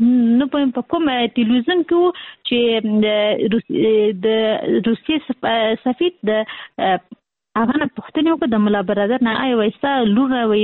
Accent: Kabul, Afghanistan; موږ اصلي د کابل یو،

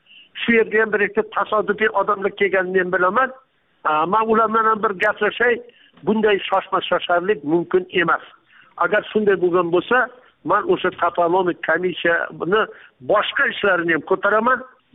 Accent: Jizzakh, Jizzakh Region, Uzbekistan; also born or lived in Mirzachol; Mirzacho'l 49-yinchi yilda biz ko'chib kelganmiz Jizzaxdan, tog'lar orasidan, go'zal vodiydan to'qaylarning ichiga. Mirzacho'l degan joyga ko'chib kelganmiz.

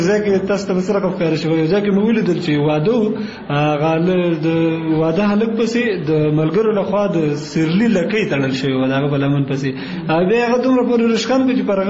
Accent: Kunar, Afghanistan; زه اصلا د کونړ ولایت اوسېدونکی یم.

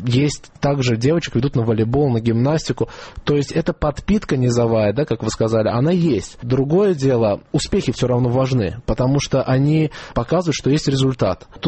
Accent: Baku, Azerbaijan; Я из Азербайджана.

